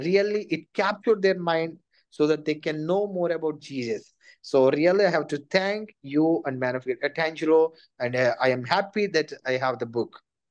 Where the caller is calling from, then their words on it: India; I am thanking you from India. It's the way of thanking from India.